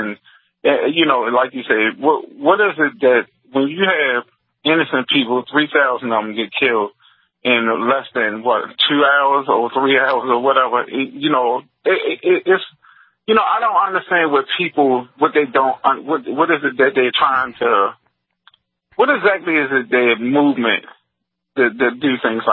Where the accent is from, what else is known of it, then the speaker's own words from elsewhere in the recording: New York, United States; me being a New Yorker myself, I wasn't in New York that day, but I was in Arlington, Virginia, not far from the Pentagon.